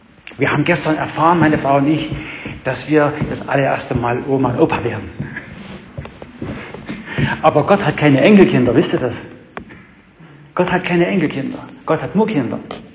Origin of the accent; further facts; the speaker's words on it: Bautzen, Saxony, Germany; Ich komme aus Bautzen, bin im christlichen Hilfswerk angestellt. Bin zuweilen hier in der Gegend, in Tauscha bei Penich.